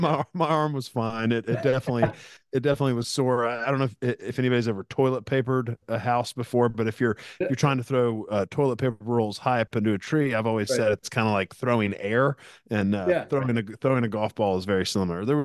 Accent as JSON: {"language": "English", "region": "Texas", "country": "United States", "tie": "born or raised there", "also_born_or_lived": "Nashville, United States", "said": "I grew up in Texas and dad changed careers kind of at 38 years old, went back to school and got his PhD at Vandy. So we spent a bunch of years in Nashville"}